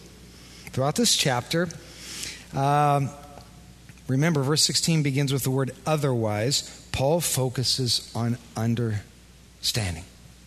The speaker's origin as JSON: {"language": "English", "region": "Iowa", "country": "United States", "said": "And again, I'm from Iowa. We don't look for demons under every rock"}